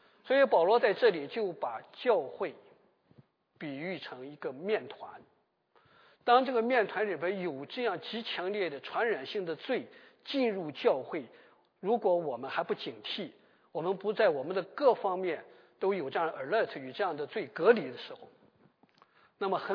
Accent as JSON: {"language": "Chinese", "region": "Shandong", "country": "China", "said": "我们山东人管那个东西叫引子"}